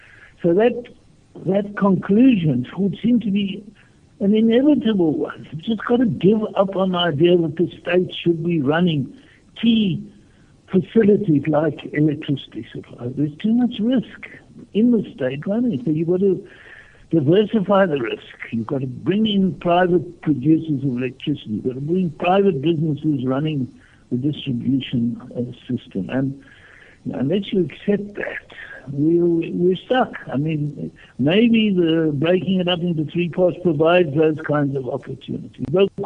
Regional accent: South Africa; So it upsets me as a South African loyalist to see the trouble we got into with Eskom.

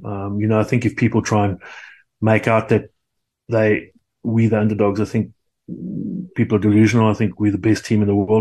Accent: South Africa; yes, I'm a South African supporter because I'm a South African and I love those players.

